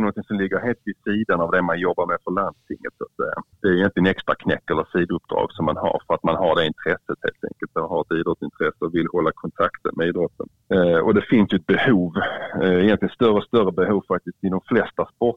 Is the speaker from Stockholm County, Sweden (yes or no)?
no; Furulund, Skåne, Sweden; Hemma i Kävlinge, Furlund där jag växte upp.